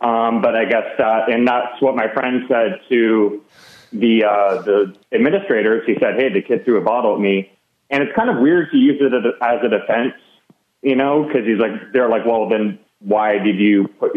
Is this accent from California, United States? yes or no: yes; Los Angeles, California, United States; I'm actually from the Los Angeles area, and so it was a private high school in the Valley.